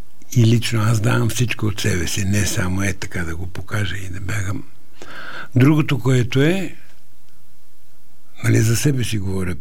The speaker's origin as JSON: {"language": "Bulgarian", "town": "Shumen", "region": "Shumen Province", "country": "Bulgaria", "said": "Аз съм от Шумен и в нашата махла имаше много музиканти."}